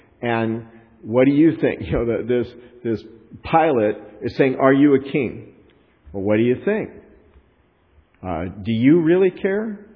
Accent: Fort Worth, Texas, United States; born there; because I was born in Fort Worth

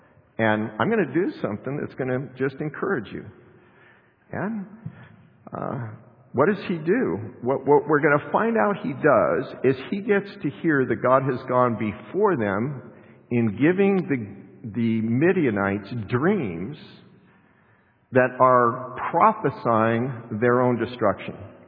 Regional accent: United States; personally, as an American, as this and that and everything, I would hope that our government and anybody else that has any wisdom would be for the Jewish people

